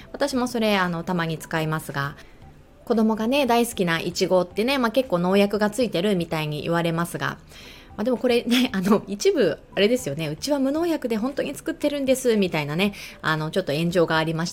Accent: Chiba, Japan; now in Tokyo, Japan; 私東京なので、じゃあ東京さんなかったらじゃあ関東で選ぼうかなとかね、隣の県、私もともと地元が千葉なので千葉県産で選ぼうかなとか、

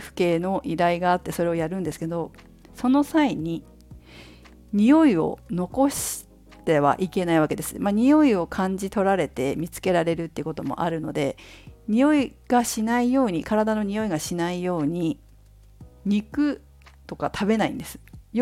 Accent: Fukushima, Japan; 私の実家は福島県福島市で農家をやってるんです。

